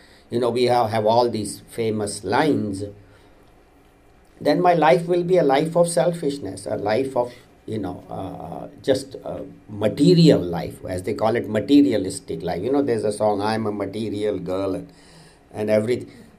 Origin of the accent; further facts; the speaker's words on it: India; when I was growing up in India.